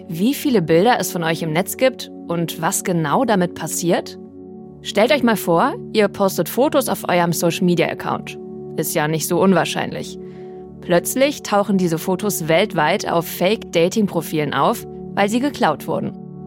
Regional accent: North Rhine-Westphalia, Germany; Erstes Mal so richtiges T-Shirt-Wetter in Celines und meinem Heimatort im Kölner Speckgürtel. 30.000 Einwohner.

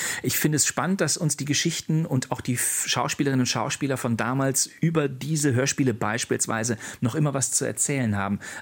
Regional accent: Bonn, North Rhine-Westphalia, Germany; die ich damals als ein in Nordrhein-Westfalen, in Bonn lebender Mensch vom WDR in erster Linie empfangen habe.

